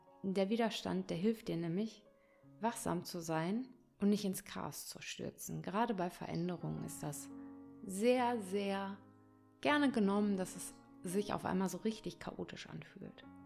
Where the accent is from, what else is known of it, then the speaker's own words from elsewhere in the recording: North Rhine-Westphalia, Germany; born there; now in Hamburg, Germany; Ich bin 43 Jahre und ich lebe und arbeite in Hamburg. Geboren wurde ich in Ostwestfalen.